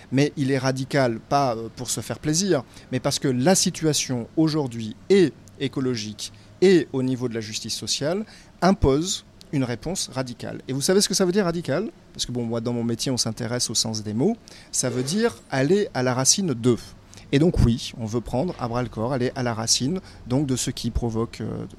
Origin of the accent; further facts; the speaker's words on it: Borrèze, Nouvelle-Aquitaine, France; born there; Je suis né à Borèze, en Dordogne. J'ai fait ma formation ici.